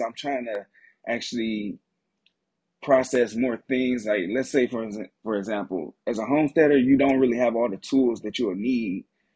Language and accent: English; Detroit, Michigan, United States; I am from Detroit, Michigan. And so my background is I was born and raised here and always into the city life.